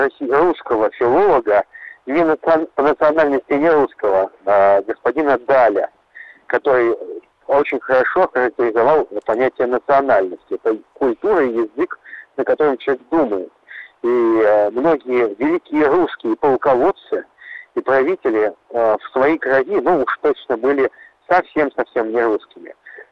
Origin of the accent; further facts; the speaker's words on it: Saint Petersburg, Russia; я петербуржец, в моих жилах течет немецкая кровь мерия и финно-угорского народа.